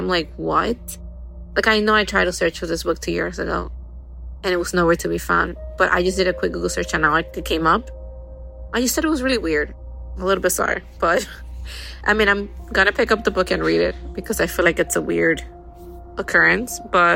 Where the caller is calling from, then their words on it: Pennsylvania, United States; Hey, Derek. … I'm calling from Pennsylvania.